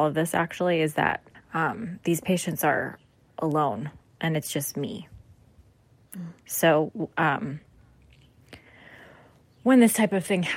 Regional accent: Midwest, United States; I'm from the Midwest, so very familiar with storms and tornadoes

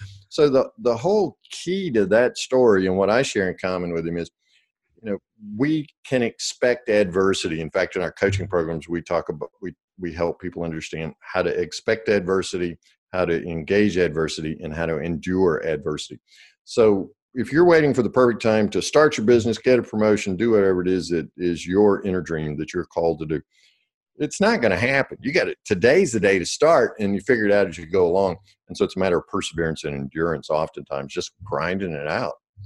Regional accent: the South, United States; It's comfort food for me, and I'm from the South, obviously, so I need my grease changed every now and then.

